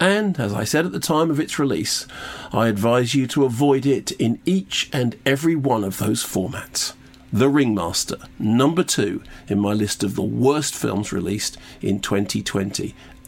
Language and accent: English; Wales, United Kingdom; So he said, obviously, because I'm Welsh, he asked me every single question he possibly could about the accent